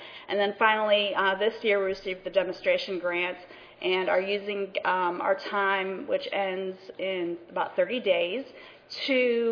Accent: South Carolina, United States; I come from South Carolina, you can tell.

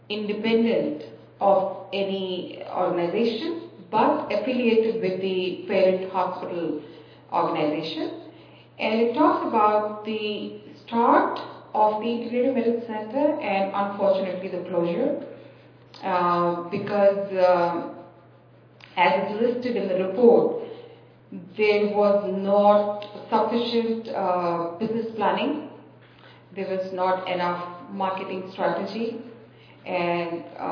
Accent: Boston, Massachusetts, United States; I'm from Boston.

